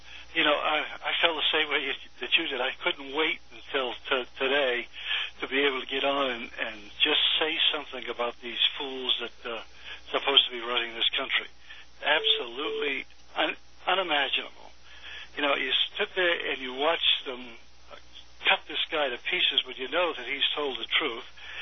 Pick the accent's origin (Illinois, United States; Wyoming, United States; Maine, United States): Maine, United States; And, you know, I come from Maine, so I talk to people in Maine, and they all say the same thing.